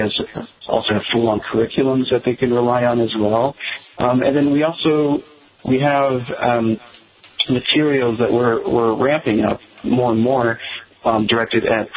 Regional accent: Illinois, United States; As a young boy, I grew up here in Illinois, close to Chicago

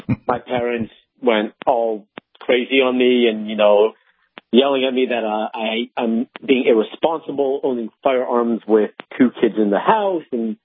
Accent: Los Angeles, California, United States; I grew up in Los Angeles in a very apolitical family

